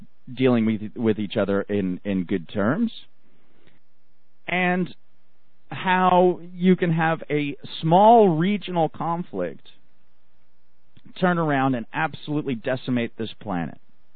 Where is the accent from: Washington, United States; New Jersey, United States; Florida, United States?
New Jersey, United States; Professor Gregory Stenchikoff of Rutgers University, good old New Jersey school, my home state.